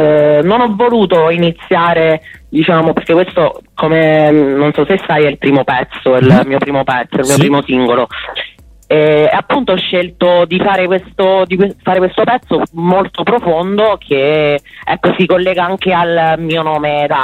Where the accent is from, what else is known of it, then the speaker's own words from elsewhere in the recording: Pescara, Abruzzo, Italy; Siamo un po' lontanucci, però dai, se ci si organizza. Io sono abruzzese, di Pescara.